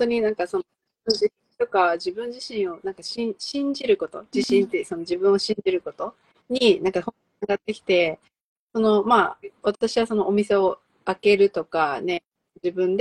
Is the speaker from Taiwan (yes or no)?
yes; Taiwan; まあ、私って台湾人だからさ、自分たちでさ、その Wi-Fi とか気にしないで生きてるの